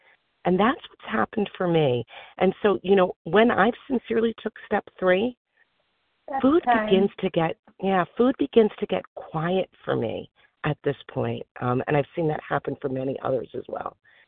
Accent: New York, United States; I'm a recovered compulsive overeater. I'm from New York

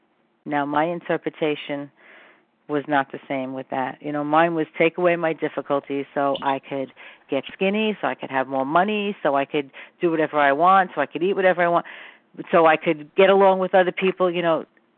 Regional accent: Brooklyn, New York, United States; I'm not turning my life over to anybody. I'm from Brooklyn.

